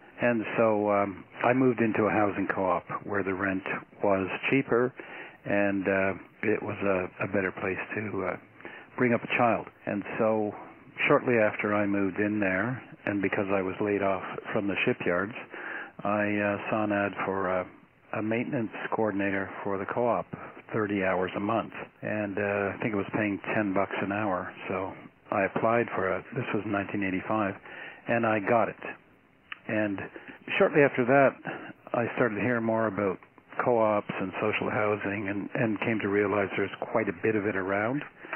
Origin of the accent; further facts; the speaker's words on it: Montreal, Quebec, Canada; moved away as an adult; now in Vancouver, Canada; I was born in Montreal and grew up there, left in my 20s, so have been in Vancouver for 40 years.